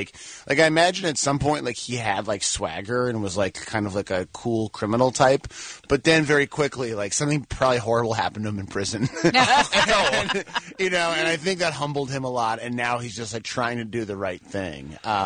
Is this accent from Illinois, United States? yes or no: yes; Chicago, Illinois, United States; But like growing up in the city, there's like a whole ID with it, and you're really close to other Chicagoans.